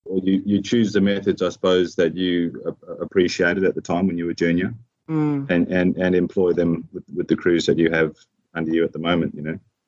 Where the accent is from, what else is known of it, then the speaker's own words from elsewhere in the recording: Broome, Western Australia, Australia; being Indigenous background, growing up in Broome on the coast and, you know, areas around Broome to the north of Broome